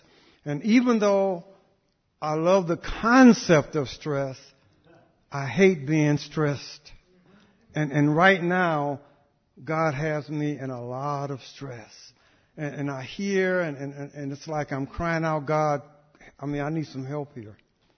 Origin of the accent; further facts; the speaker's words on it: Memphis, Tennessee, United States; born there; I was born in Memphis, Tennessee, and I've been here since about the age of 6.